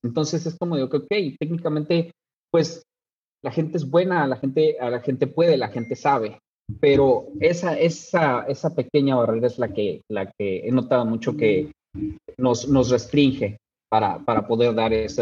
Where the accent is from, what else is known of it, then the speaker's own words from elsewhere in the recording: Mexico; okay, como mexicano, a veces no tenemos o no percibimos o quizá no obedecemos tantas reglas